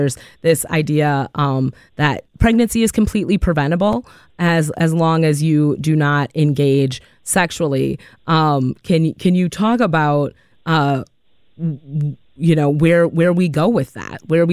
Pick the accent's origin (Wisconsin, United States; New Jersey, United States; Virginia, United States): Wisconsin, United States; Madison; I grew up in Madison. I'm a person who identifies as Black.